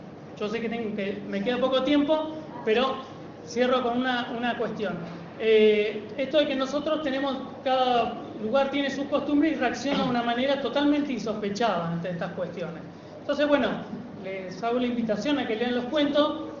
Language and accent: Spanish; Buenos Aires, Argentina; born there; yo en realidad no soy de Misiones. Yo por la tonada, bueno, nací en Buenos Aires, nací acá, y me crié viendo películas de ciencia ficción